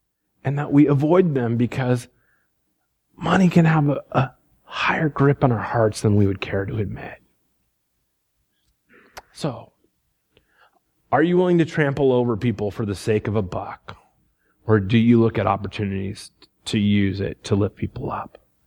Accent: Iowa, United States; I grew up in Iowa. My dad is a, soon-to-be retired professor here in a few months, and a farmer.

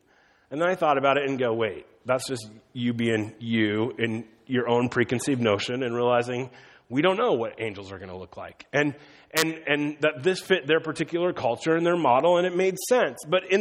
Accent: Iowa, United States; Now, I grew up in Northwest Iowa, which is completely Caucasian, okay?

